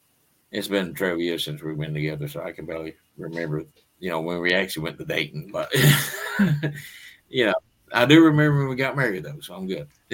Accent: Kentucky, United States; So that was my hometown. And living in a small town like that, you know, anything paranormal, that's pretty much what we grew up

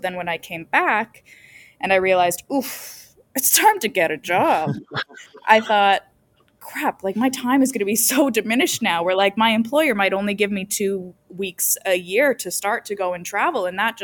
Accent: Toronto, Ontario, Canada; I was born and raised in Toronto. I am 32 years old.

